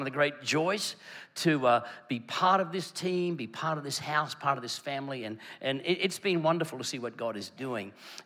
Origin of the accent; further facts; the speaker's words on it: Queensland, Australia; I'm from Queensland. I'm pretty crazy on sport, and because I'm from Queensland, there's a few teams that I am very passionate